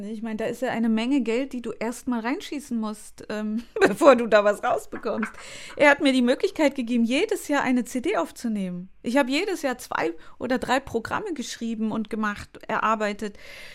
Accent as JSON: {"language": "German", "town": "Weimar", "region": "Thuringia", "country": "Germany", "tie": "born or raised there", "said": "Meine Heimat."}